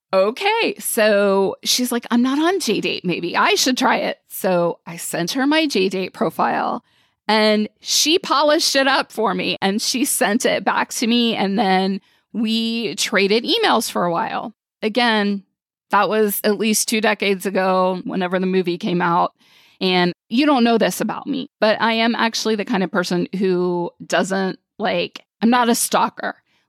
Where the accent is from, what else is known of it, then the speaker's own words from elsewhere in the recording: Texas, United States; She's from Oklahoma. I'm from Texas.